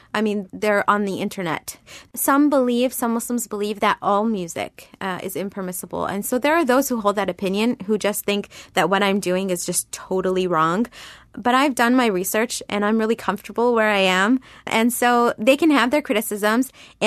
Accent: United States; And for me, especially as an American, part of my freedom isn't choosing to wear whatever whatever the F I want, basically.

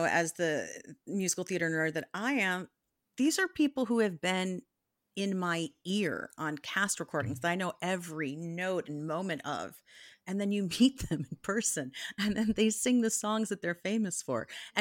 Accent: Chicago, Illinois, United States; And I grew up in Chicago, so the Sunday on the Island of Le Grand Jatte was at the Art Institute

